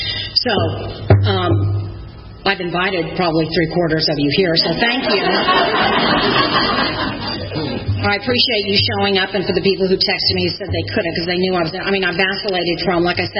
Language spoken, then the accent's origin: English; Oklahoma, United States; So what it was like for me growing up. I'm from Oklahoma.